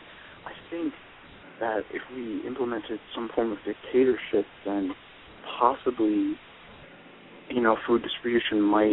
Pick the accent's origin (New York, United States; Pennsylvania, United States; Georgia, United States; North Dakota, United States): Pennsylvania, United States; Philadelphia; moved away; You see, I was born in West Philadelphia. I was raised there.